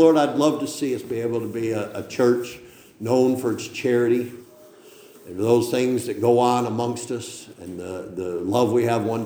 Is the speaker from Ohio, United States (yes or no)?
no; Machias, Maine, United States; When I grew up in Machias, there used to be a woman came to our church